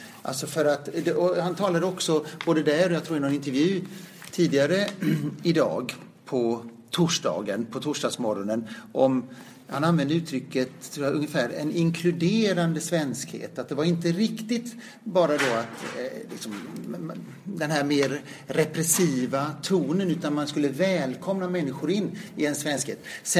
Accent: Sweden; jag är nog svensk utan att vifta med en flagga

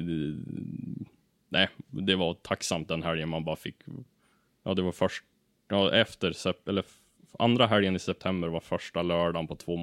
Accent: Ullånger, Västernorrland County, Sweden; jag är ju från Ullånger, en liten by i Kramfors kommun

